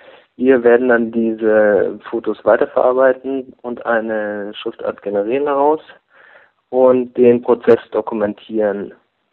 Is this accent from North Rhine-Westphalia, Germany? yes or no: no; Stuttgart, Baden-Württemberg, Germany; now in Berlin, Germany; wir kommen beide aus Stuttgart, sind jetzt in Berlin ansässig